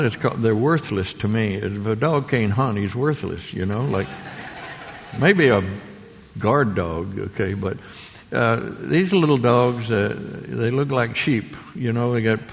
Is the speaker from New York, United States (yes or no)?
no; Mississippi, United States; Okay, we didn't have any toys in Mississippi. You had a gun. That's about it.